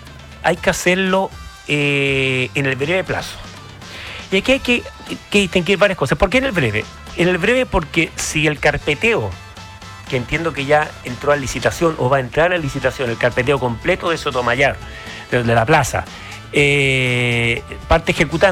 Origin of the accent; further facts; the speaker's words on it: Valparaíso, Chile; Yo soy porteño